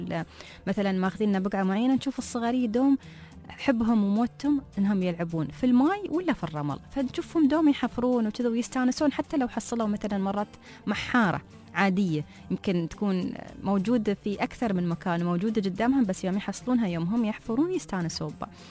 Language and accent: Arabic; Dubai, United Arab Emirates